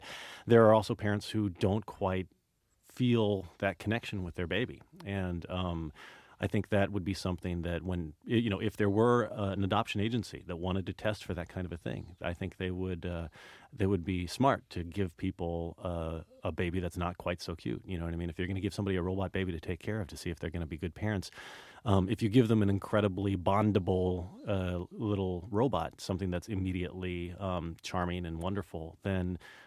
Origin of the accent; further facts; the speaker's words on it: Dallas, Texas, United States; I grew up in Dallas, Texas, and in middle school, all the kids in health class at a certain point had to carry around baskets